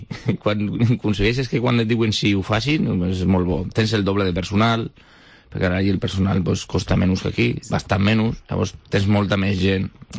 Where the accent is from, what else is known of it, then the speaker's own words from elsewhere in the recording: Castellón de la Plana, Valencian Community, Spain; also born or lived in Barcelona / Madrid; una pastisseria a Castelló, soc de Castelló